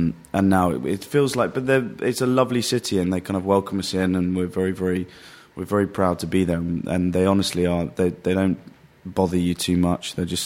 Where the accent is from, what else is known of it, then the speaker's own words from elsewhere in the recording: London, United Kingdom; also born or lived in Worcestershire; I grew up in London for 11 years, and then a place called Worcestershire